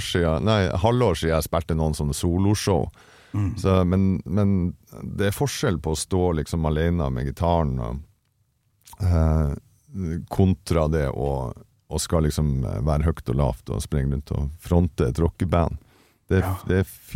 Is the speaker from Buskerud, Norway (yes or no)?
no; Kleiva, Nordland, Norway; Kleiva, det der jeg kommer ifra